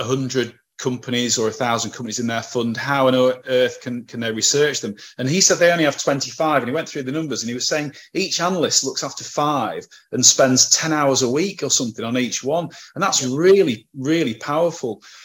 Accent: Preston, North West England, United Kingdom; so I'm from Preston. This guy's from Preston. Preston's quite a small place, and you tend to know famous people who've done well.

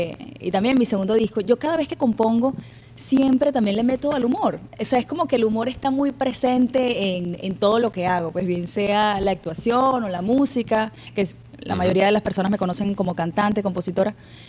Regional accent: Puerto La Cruz, Anzoátegui, Venezuela; moved away as an adult; now in Caracas, Venezuela; Sí, yo soy de Puerto La Cruz.

